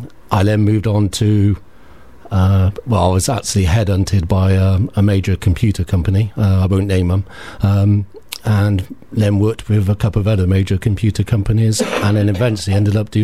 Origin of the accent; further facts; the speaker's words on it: Bristol, South West England, United Kingdom; I was born and bred in Bristol. I was brought up on the Arcliffe Estate in the south of the city. Lived here for most of my life, or through, like many South Bristolians, I left the city to pursue my career elsewhere